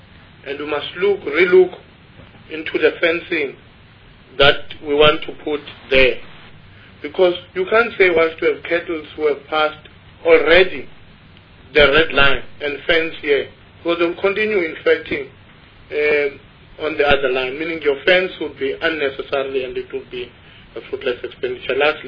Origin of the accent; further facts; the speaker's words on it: South Africa; but I'm a South African, that I've noticed